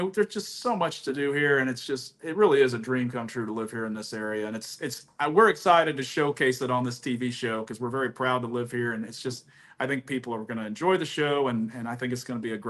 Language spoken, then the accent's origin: English; Texas, United States; But honestly, when I grew up in Texas, I would listen to home videos, and my accent was just absolutely cringe.